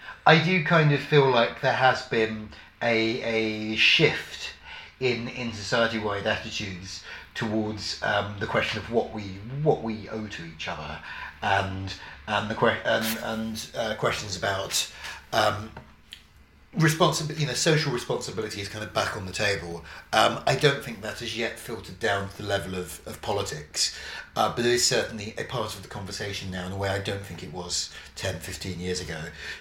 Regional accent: Havering, London, United Kingdom; I grew up in Havering, out on London's eastern fringe

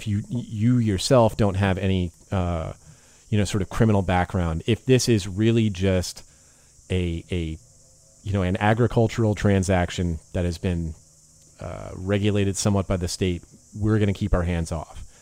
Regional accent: California, United States; There are so many people I grew up with in California who I never would have suspected smoked weed.

